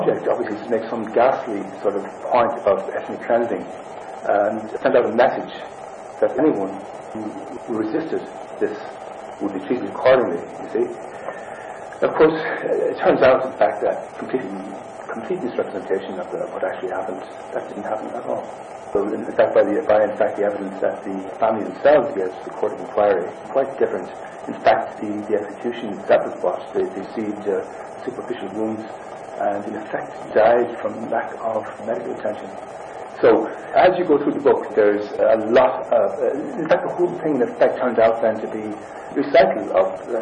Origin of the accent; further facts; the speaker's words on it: Kilkenny, Leinster, Ireland; My own sort of background, in a way, is that I come from Kilkenny, which is, as I said, not too far from here, but I've worked in the north since about 1970